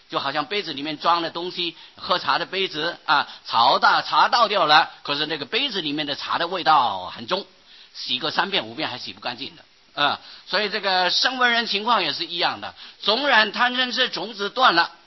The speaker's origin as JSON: {"language": "Chinese", "country": "Taiwan", "said": "有像我们台湾人从前取名字阿高阿猫"}